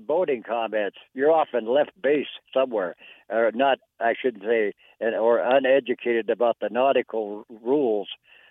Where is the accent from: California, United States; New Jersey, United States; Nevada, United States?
Nevada, United States; I happen to know this, even though I'm from Nevada.